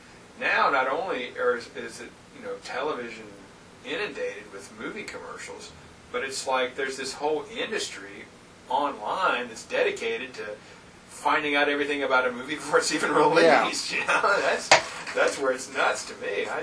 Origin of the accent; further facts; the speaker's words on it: Roanoke Rapids, North Carolina, United States; I grew up in Rona Rapids, which is up on the border with Virginia, and, we had three theaters in Rona Rapids